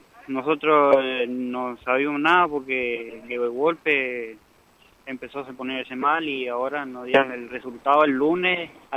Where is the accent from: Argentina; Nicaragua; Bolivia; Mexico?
Argentina; Apóstoles, Misiones; Somos del interior de Apóstoles.